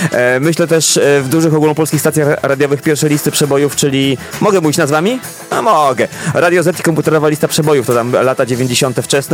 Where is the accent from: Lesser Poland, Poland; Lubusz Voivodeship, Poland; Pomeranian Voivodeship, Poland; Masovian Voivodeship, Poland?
Pomeranian Voivodeship, Poland; Lisewo Malborskie; also born or lived in Tczew; now in Bydgoszcz, Poland; A Lisewo-Malborskie to moja rodzinna miejscowość. Także Kociewie, Żuławy... I teraz Kaszuby.